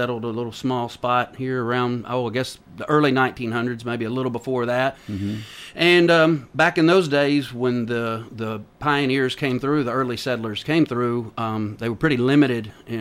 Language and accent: English; Tennessee, United States; I'm from the Cannon County area. My family goes back four generations.